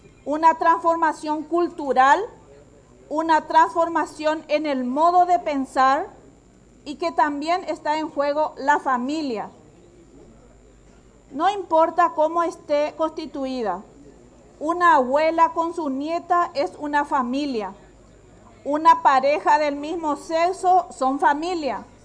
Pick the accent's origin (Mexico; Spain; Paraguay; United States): Paraguay; Son más talentosos que, o quieren ser más talentosos que nosotros los paraguayos. Siempre como paraguayos y paraguayas, fuimos y somos generosos.